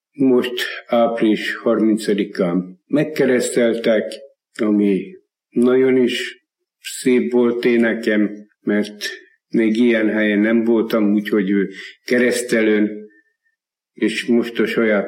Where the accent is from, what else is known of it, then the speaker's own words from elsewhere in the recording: Somogy, Hungary; Én Somogy megyéből származok, én csak ott előzetesben voltam Kaposváron.